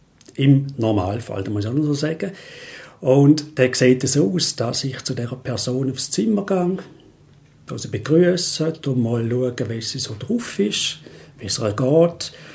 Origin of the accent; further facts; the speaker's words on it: Heiligkreuz, St. Gallen, Switzerland; ich bin im Heiligen Kreuz aufgewachsen. Von dort hatte ich den Bezug und ich wohne am Bodensee, bin dort abgezügelt